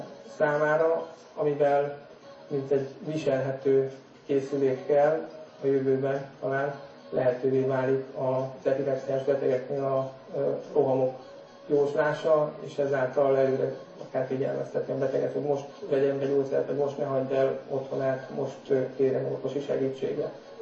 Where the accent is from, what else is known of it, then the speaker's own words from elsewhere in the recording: Budapest, Hungary; born there; 1974-ben születtem Budapesten